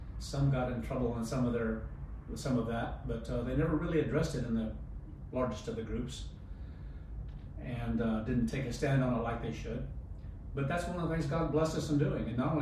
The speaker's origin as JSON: {"language": "English", "region": "Kansas", "country": "United States", "tie": "born or raised there", "said": "I grew up in Kansas, so went back to Kansas."}